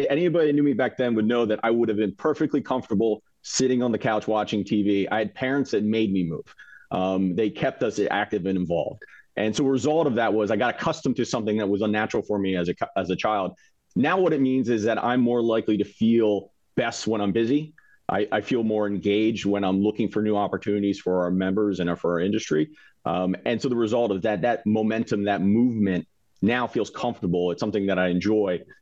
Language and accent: English; Morristown, New Jersey, United States; also born or lived in Philadelphia; So I'd say I'm from two places. I'm from Philadelphia. I lived in Philadelphia until the age of 9 in the Fishtown neighborhood. And then really the rest of my childhood was in Morristown